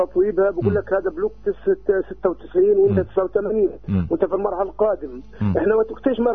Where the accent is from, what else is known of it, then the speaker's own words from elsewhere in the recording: Palestine; احنا كنا فلسطينيين يعني.